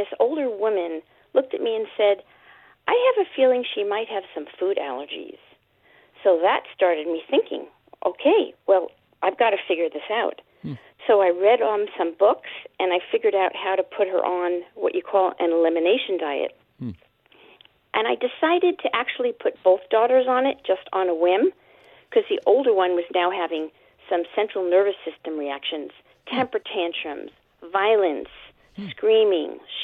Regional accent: New York, United States; now in Ventura, United States; Well, I grew up in Brooklyn, Queens, and Long Island, New York.

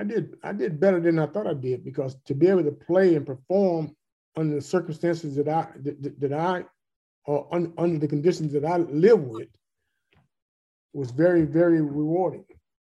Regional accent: California, United States; I'd seen Vita Blue pitch in Oakland because I'm from the Bay Area. So I lived in the Bay Area.

